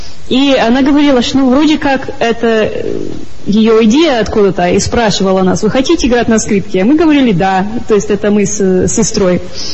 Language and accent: Russian; Colorado, United States; also born or lived in New York; Я коренная американка, я родилась в штате Нью-Йорке и выросла с 6 месяцев в штате Колорадо. Прекрасное место, горы рядом